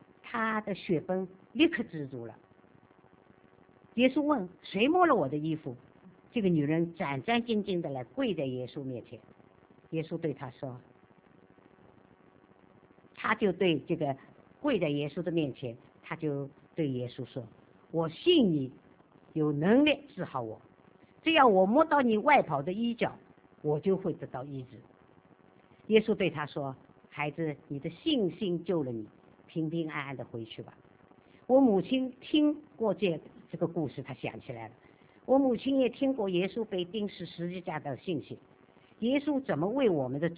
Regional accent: Changzhou, Jiangsu, China; 我们老家江苏常州

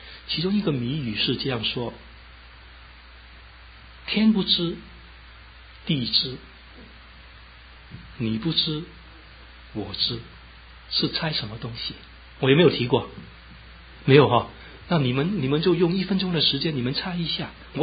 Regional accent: China; 我们中国人特别喜欢听到福这个的字，特别中国新年在几个礼拜就来到了

